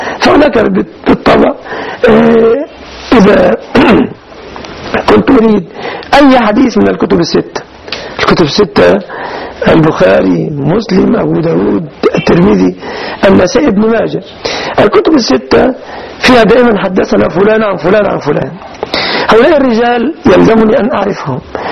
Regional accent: Egypt

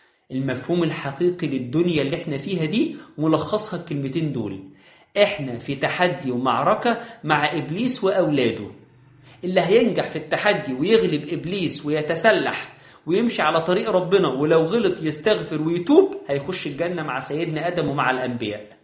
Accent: Egypt; إحنا كمصريين

